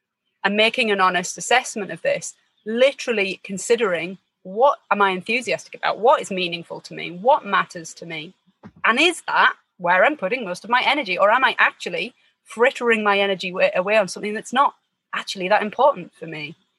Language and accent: English; England, United Kingdom; I'm English, British.